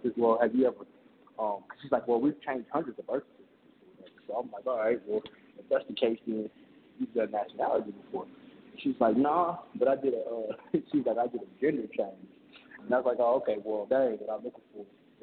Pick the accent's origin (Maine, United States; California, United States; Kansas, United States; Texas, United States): Kansas, United States; born there; now in Missouri, United States; because of the fact that I was born in Kansas, but I reside in Missouri.